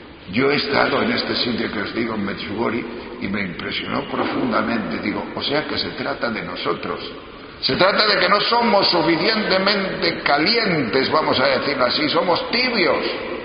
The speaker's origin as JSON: {"language": "Spanish", "region": "Castile and León", "country": "Spain", "said": "Yo soy del norte de León, de montañas muy altas, de los picos de Europa."}